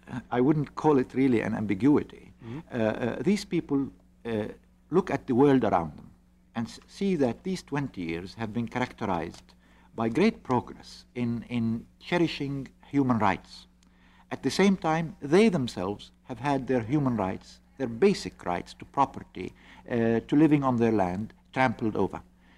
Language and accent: English; Tiberias, Northern District, Israel; moved away; I'm from Tiberias on the beautiful Sea of Galilee, which I can't see now.